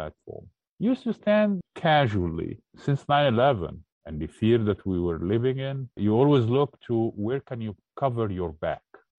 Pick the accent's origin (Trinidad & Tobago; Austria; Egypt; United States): Egypt; I grew up in Egypt, predominantly a Muslim country, but back then also it was quite a different Islam and a different Egypt.